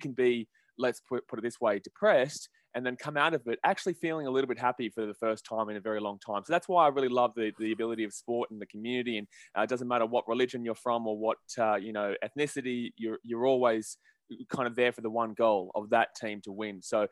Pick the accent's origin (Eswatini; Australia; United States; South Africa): Australia; I'm from Australia.